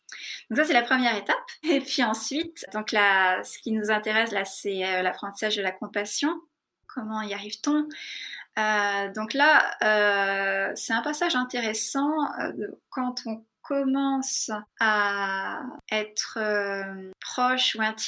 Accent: France; moved away as an adult; also born or lived in Darjeeling, India; je suis partie à 18 ans de France, de l'école de cirque, et j'ai passé donc mes 4 années d'études après le bac dans un monastère à Darjeeling, donc de 18 à 22 ans.

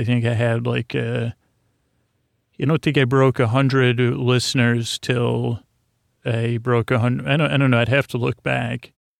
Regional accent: Syracuse, New York, United States; since I'm from Syracuse, it could relate to the character.

